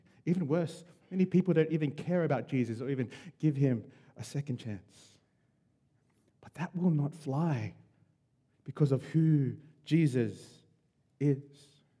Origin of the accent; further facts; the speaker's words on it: Sydney, New South Wales, Australia; I grew up in Sydney.